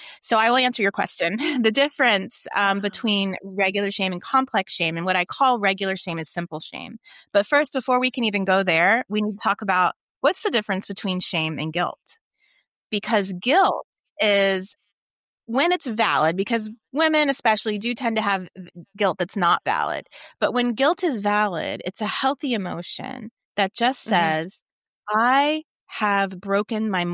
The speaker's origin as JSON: {"language": "English", "region": "Virginia", "country": "United States", "tie": "born or raised there", "said": "So they sent me away to a pregnancy home for women a few hours away from where I grew up in Virginia"}